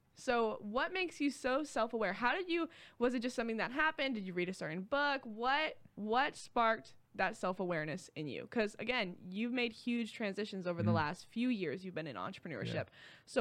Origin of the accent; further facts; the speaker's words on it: United States; born there; Part of luck was the fact that I was born in America, very blessed.